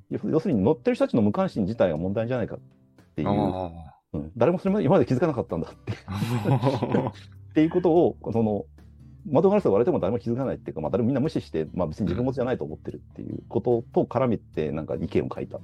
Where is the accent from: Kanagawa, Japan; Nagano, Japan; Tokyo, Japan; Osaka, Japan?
Nagano, Japan; 僕は地元が長野なので、